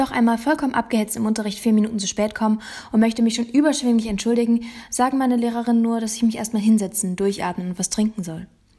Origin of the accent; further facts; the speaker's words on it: Germany; now in Albania; wie deutsch ich bin